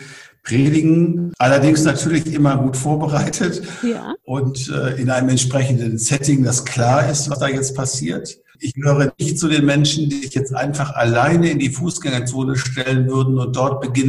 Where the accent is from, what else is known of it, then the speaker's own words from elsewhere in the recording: Schüttorf, Lower Saxony, Germany; in meiner Heimatgemeinde in Schüttorf, in der Grafschaft Bentheim, wo ich aufgewachsen bin.